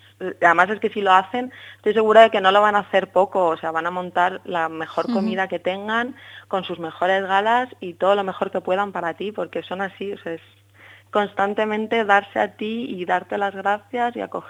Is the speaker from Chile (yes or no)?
no; Spain; yo creo que siendo españoles, con un poco, entre comillas, nuestra gracia, comparado con Europa, sí que somos bastante más acogedores.